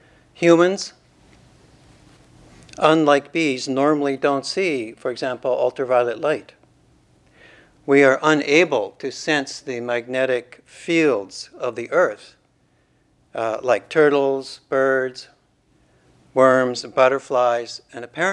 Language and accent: English; Calgary, Alberta, Canada; I was born in Calgary and grew up with a view of the Rockies to the west.